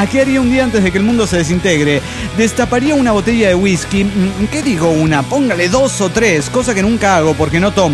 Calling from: Morelia, Michoacán, Mexico; de Morelia, Michoacán, México.

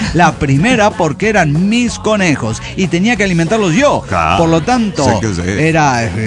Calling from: Mexico City, Mexico; reciban saludos y abrazos desde la mugrosa capital del smog, Ciudad de México.

